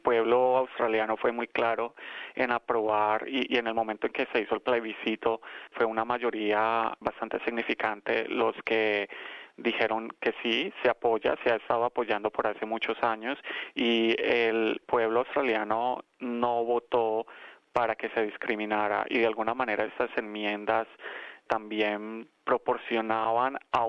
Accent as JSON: {"language": "Spanish", "country": "Colombia", "said": "Ahora que el derecho está aprobado en mi país, en Colombia"}